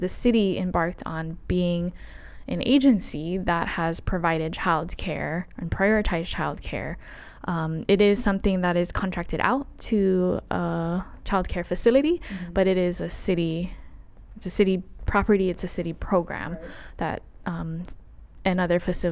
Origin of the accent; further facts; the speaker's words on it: Waianae, Hawaii, United States; also born or lived in Oahu; So I was raised in Waianae, but I went to school all the way out at Sacred Hearts in Kaimuki.